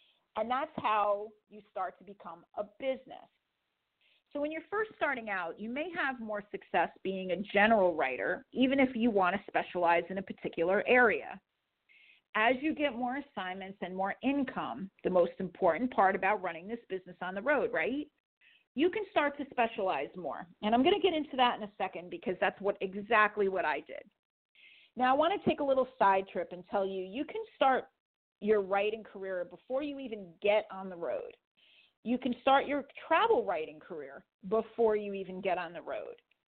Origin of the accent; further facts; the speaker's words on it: New York, United States; about the Hudson Valley, I could be in California once I hit the road and still write articles about my hometown.